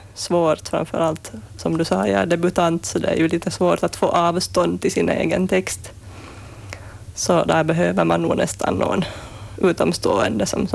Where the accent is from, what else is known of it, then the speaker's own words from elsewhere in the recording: Kalvholmen, Ostrobothnia, Finland; Ja, jag kommer från Kalvholmen ursprungligen.